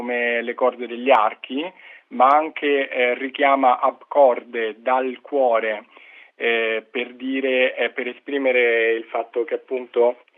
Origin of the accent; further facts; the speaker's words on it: Rome, Lazio, Italy; Ad esempio io, che sono italiano, vengo da Roma, faccio fatica a immaginare la stessa cosa ad esempio in un conservatorio italiano